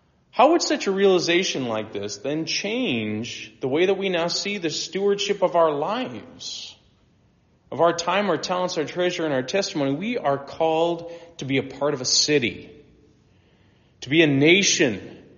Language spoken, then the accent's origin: English; Nebraska, United States; Man, I'm such a northerner. Actually, I'm from Nebraska.